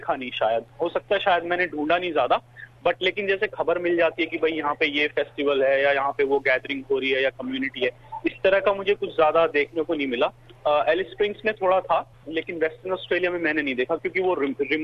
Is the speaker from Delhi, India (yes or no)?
yes; New Delhi, Delhi, India; moved away as an adult; now in Australia; मैं originally India से हूँ और न्यू दिल्ली से, और मैंने अपनी पढ़ाई की है, मेरठ में एक कॉलेज है इंस्टीट्यूट ऑफ होटल मैनेजमेंट, वहाँ से पढ़ाई मैंने अपनी खत्म की और उसके बाद 2008 में मैं ऑस्ट्रेलिया आ गया